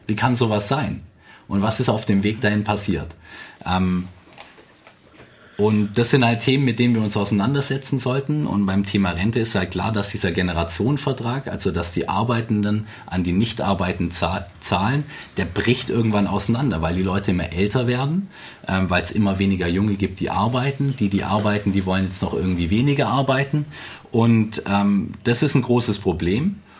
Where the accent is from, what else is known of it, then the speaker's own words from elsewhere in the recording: Stuttgart, Baden-Württemberg, Germany; dann könnte man ja sagen, als Stuttgarter, ich splitte meine Stimme